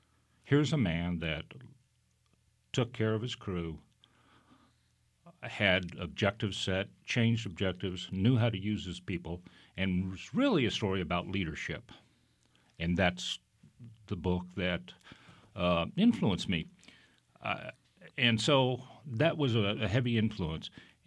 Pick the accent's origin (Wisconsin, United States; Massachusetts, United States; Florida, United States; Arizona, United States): Florida, United States; Miami; now in Texas, United States; Well, I'm not a Texan, although I've been here for a number of years. I was raised in Miami, Florida. And so my early youth was on the beach.